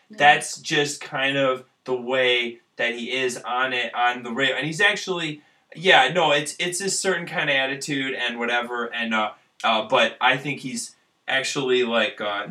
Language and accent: English; Illinois, United States; Jessica grew up in California, and I grew up in Illinois, and we've lived other places.